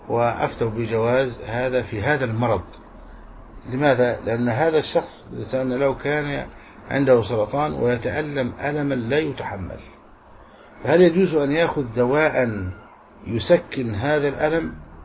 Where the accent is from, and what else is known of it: Egypt